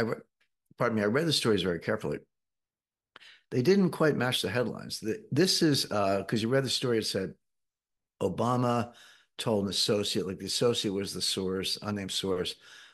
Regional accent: Philadelphia, Pennsylvania, United States; I grew up in the Philadelphia area, so you had the LaSalle, St. Joseph's, Villanova, Penn

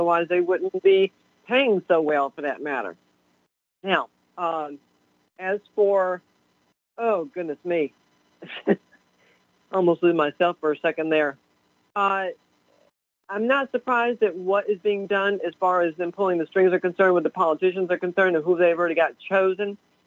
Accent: the South, United States; Besides, I was born and raised in the South.

